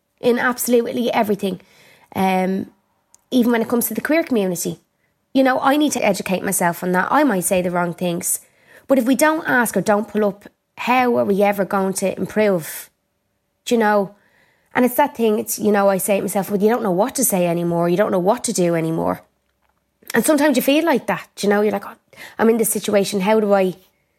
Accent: Ireland; So my question to people is, what does an Irish person look like? Do you know what I mean? We don't all look like leprechauns

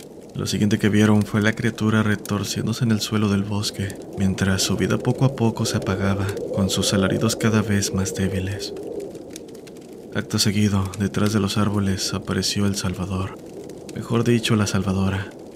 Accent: San Luis Potosí, Mexico; Somos de San Luis Potosí, capital

